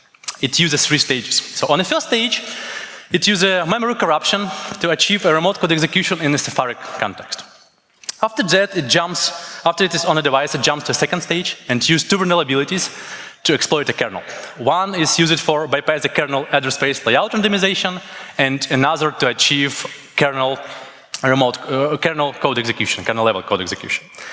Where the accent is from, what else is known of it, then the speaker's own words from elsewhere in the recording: Kyiv, Ukraine; English is a second language; I'm from Kyiv, Ukraine.